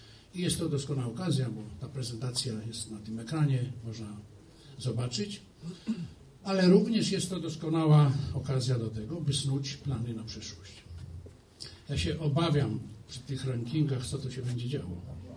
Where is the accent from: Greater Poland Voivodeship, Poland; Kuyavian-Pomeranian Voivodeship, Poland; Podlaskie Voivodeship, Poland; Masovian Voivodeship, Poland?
Podlaskie Voivodeship, Poland; Łomża; pochodzę z Podlasia, z mojej ukochanej Łomży.